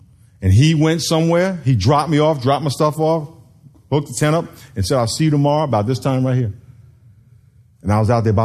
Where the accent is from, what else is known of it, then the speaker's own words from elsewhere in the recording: New York, United States; We're both from New York.